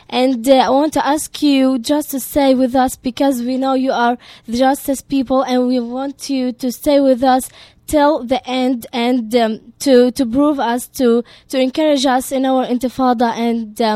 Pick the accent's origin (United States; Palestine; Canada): Palestine; Beni Naim, Hebron Governorate; English is a second language; from Hebron. I'm 17 years old, and I'm from Beni Naim. It's a town near Hebron.